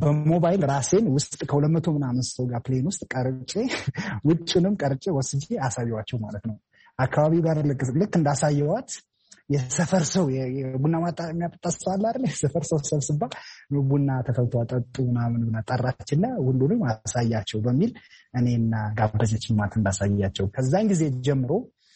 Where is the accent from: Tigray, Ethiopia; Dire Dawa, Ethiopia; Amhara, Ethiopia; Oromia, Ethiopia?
Amhara, Ethiopia; ያደኩት በሰሜን ማውንቴን በሰሜን ተራራዎች ብሔራዊ ፓርክ ውስጥ ነው። ራስ ዳሽን አካባቢ ማለት ነው። ወደ ጎንደር ጋ በልጅነቴ በጎች እየጠበኩ ከበጎች ጋር እየተጫወቱ በጫካ ላይ ዋሻ ውስጥ ያደርኩ ነው ያደኩት።